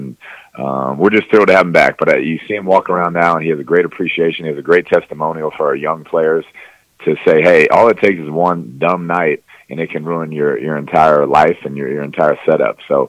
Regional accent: New Braunfels, Texas, United States; I mean, it's he's as high up on my list as anybody growing up in New Braunfels.

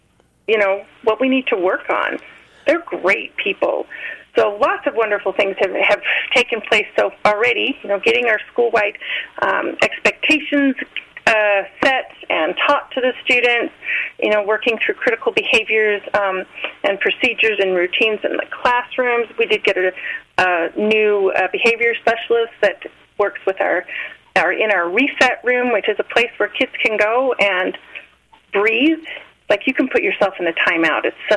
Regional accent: Utah, United States; Well, I'm originally from Utah County, and so my family's up there

